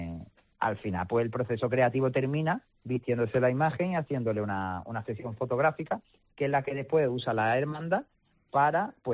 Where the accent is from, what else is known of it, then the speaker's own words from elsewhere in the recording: Málaga, Andalusia, Spain; born there; also born or lived in Granada; Entonces yo me he criado pues con esa rama granadina, que es la con la que yo me siento identificado. Yo, no siendo granadino, porque nací en Belén, Málaga, me siento más granadino que malagueño.